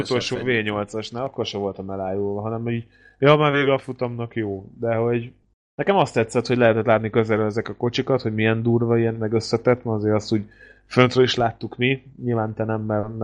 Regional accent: Budapest, Hungary; Én tőzsdéves pesti vagyok

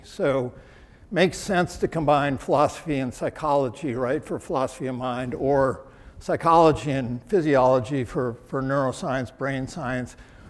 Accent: Minnesota, United States; And growing up in Minnesota at the time I did, we were a little suspicious of California.

